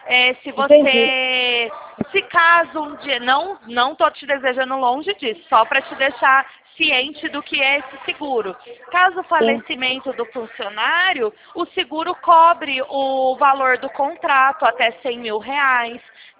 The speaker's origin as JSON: {"language": "Portuguese", "town": "Campinas", "region": "São Paulo", "country": "Brazil", "said": "eu sou aqui de Campinas."}